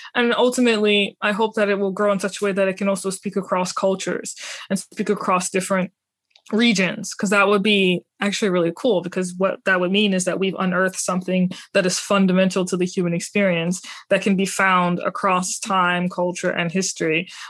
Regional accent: New Orleans, Louisiana, United States; So basically, I grew up in New Orleans, and I grew up in a very atypical Christian family.

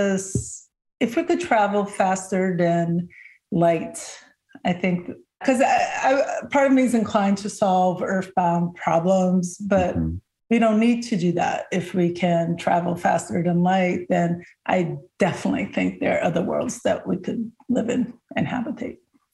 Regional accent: Brazil; English is a second language; now in United States; I came to the US from Brazil and didn't know any English.

